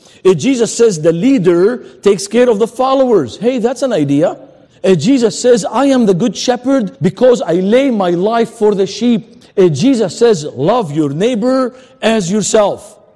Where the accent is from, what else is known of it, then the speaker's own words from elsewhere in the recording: Lebanon; My cousins and second cousins fought in the Golan Heights, so I growing up in Lebanon